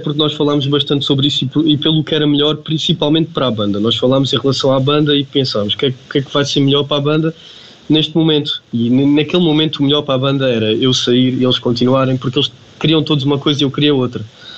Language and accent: Portuguese; Évora, Alentejo, Portugal; Certo, sou de Évora e lá está, fui para o conservatório assim que deu para entrar no regime articulado da escola.